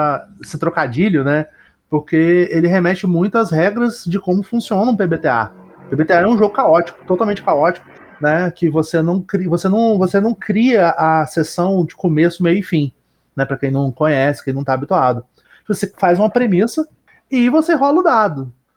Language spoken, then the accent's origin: Portuguese; Campos dos Goytacazes, Rio de Janeiro, Brazil; eu sou do interior do Rio, né? Bem pro alto, lá quase perto do Espírito Santo.